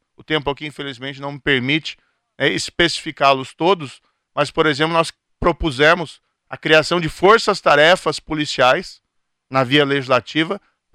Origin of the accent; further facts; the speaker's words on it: Maringá, Paraná, Brazil; now in Curitiba, Brazil; é aqui que eu nasci. Nasci em Maringá, sou pé vermelho, meus pais são de Ponta Grossa. Morei em Cascavel como juiz, pela carreira de juiz, resido em Curitiba. Há 20 anos